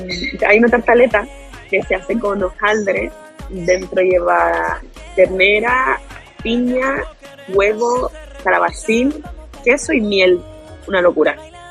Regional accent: Canary Islands, Spain; como buena canaria, pues quería traer el calorcito ya un poquito antes del tiempo

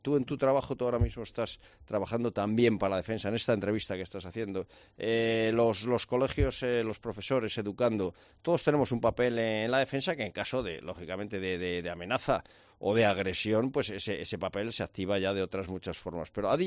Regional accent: Spain; Yo estoy dispuesto a defender a mi país, a defender a España, porque es mi lugar, es mi tierra

